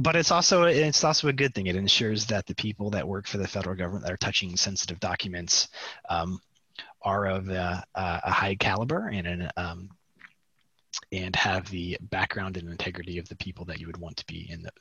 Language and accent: English; Kansas, United States; here I am from Western Kansas.